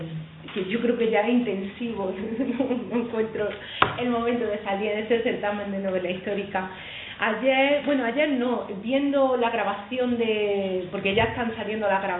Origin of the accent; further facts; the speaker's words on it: Linares, Andalusia, Spain; Yo soy concretamente de Linares